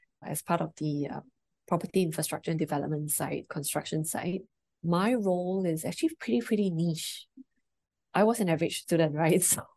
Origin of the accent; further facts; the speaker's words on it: Singapore; I'm a Singaporean of Chinese descent, so I lived all my life in Singapore, had the opportunity to have some exchange programs overseas in New Zealand, but well, by and large, I've been here and average family